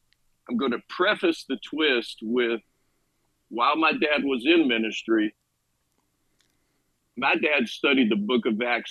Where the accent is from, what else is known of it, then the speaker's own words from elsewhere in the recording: Boone, North Carolina, United States; now in California, United States; here's this little boy born and raised in Boone, North Carolina, and all of a sudden he's in California living the dream